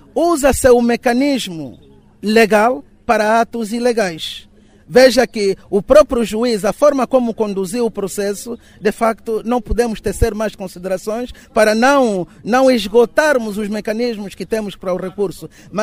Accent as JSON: {"language": "Portuguese", "country": "Angola", "said": "envergonha a todos nós, enquanto angolanos"}